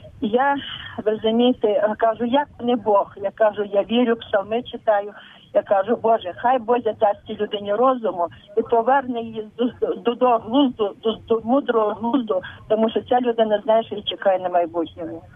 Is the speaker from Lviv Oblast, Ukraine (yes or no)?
yes; Lviv, Lviv Oblast, Ukraine; Отче, я з Львова